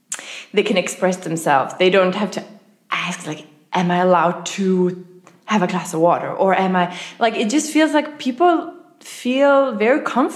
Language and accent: English; Sweden; English is a second language; I am from Sweden.